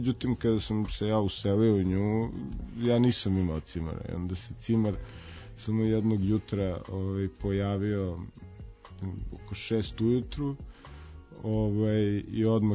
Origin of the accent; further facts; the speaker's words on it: Belgrade, Serbia; now in Vienna, Austria; kada sam došao iz Beograda